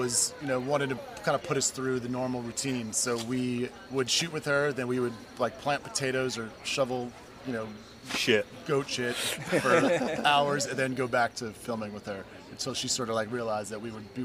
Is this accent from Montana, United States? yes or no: no; New York City, New York, United States; Well, I grew up in New York City, so I would come out to Montauk a little bit as a kid.